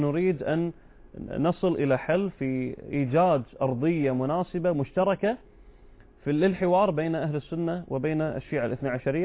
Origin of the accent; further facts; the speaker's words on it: Kuwait; عندنا في الكويت